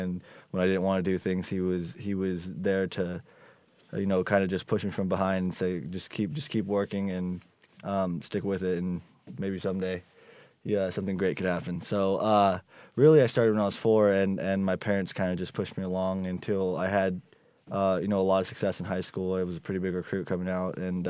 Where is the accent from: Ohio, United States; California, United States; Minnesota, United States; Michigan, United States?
California, United States; Lemoore; also born or lived in Corcoran; I grew up initially in Corcoran, California, a town of about 11,000 people, real small in Central California. And then in seventh grade, I moved to a place called Lemoore, California, about 25 miles away.